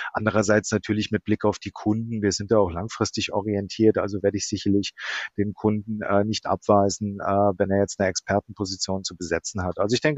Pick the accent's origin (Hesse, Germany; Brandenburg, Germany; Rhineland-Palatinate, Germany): Hesse, Germany; Frankfurt; als Frankfurter